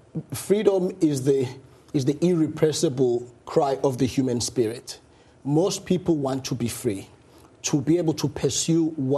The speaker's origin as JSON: {"language": "English", "country": "South Africa", "said": "as a South African"}